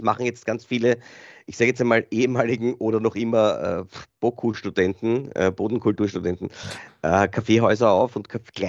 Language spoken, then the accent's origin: German; Austria; als Österreicher, bist du, das ist natürlich jeder Skifahrer verrückt.